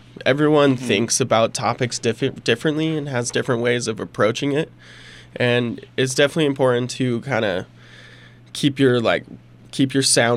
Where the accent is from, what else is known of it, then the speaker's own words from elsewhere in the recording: Kimberly, Idaho, United States; So I am from Kimberly, Idaho. Mm-hmm. That is, it's located by Twin Falls. It's about 100 miles away from Pocatello, something right around there.